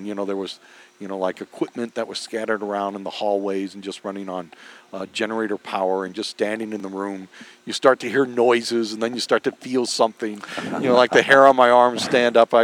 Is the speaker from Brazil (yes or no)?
no; St. Louis, Missouri, United States; You know, I grew up in St. Louis